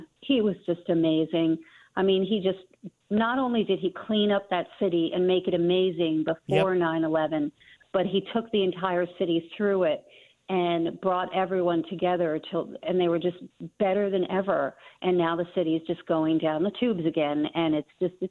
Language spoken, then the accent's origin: English; New York, United States; because I'm from New York and I love New York and the city.